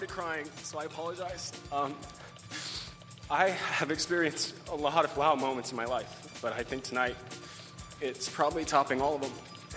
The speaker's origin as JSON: {"language": "English", "region": "Kansas", "country": "United States", "tie": "born or raised there", "also_born_or_lived": "Hot Springs, United States", "said": "First of all, I grew up in Kansas. I also spent 6 years in Hot Springs, which is where Chad's from, and his family's still there."}